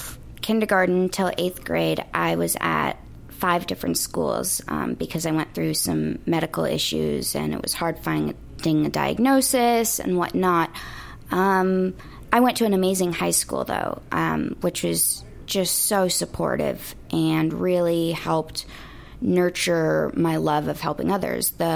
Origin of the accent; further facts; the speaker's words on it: Pasadena, California, United States; Yeah, I am. Born and raised in Pasadena.